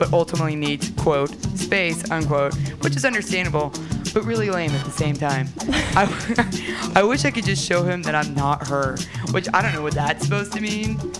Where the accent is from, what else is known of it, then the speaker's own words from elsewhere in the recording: California, United States; I think I'll post on York, which is like a street in my hometown that I used to go and meet at and like watch the Bay Bridge and listen to music and look at the bridge and think.